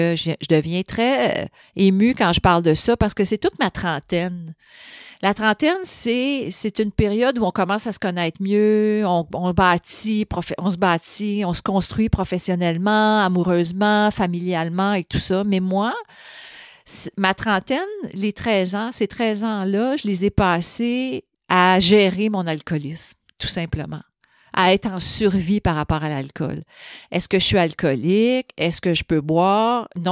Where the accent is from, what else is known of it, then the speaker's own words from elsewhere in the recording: Laval, Quebec, Canada; also born or lived in Sainte-Thérèse; Moi, je viens de Laval-Ouest, là, fait que, puis de Sainte-Thérèse, j'ai rien contre ces deux places-là, je viens de là